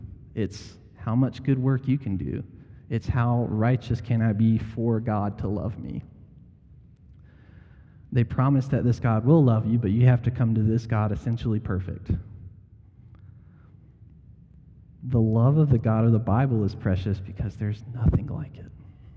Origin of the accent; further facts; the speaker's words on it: the Carolinas, United States; I'm from the Carolinas. We have the Blue Ridge Mountains, and in the fall, they're gorgeous.